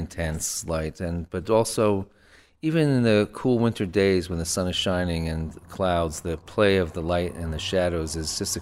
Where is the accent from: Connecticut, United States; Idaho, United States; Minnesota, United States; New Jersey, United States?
New Jersey, United States; born there; I was born in New Jersey, and not too far away.